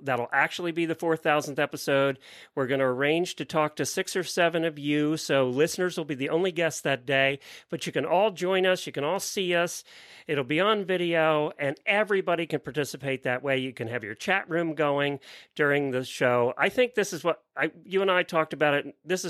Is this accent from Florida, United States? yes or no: yes; Ocala, Florida, United States; from Ocala, Florida.